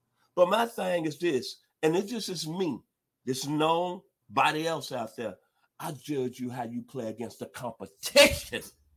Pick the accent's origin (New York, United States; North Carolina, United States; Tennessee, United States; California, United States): Tennessee, United States; Memphis; which is about 41 miles from my hometown in Memphis, Tennessee.